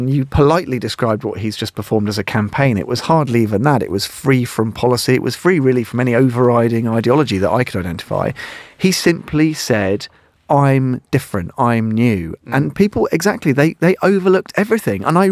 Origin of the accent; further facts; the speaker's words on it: United Kingdom; And I guess maybe it was personally more shocking in the aftermath of the Brexit vote than this as a Brit because of what I thought had happened.